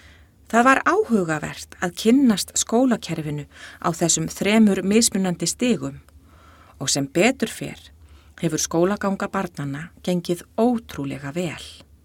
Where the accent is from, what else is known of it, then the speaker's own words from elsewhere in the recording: Poland; moved away as an adult; now in Iceland; Við erum frá Póllandi.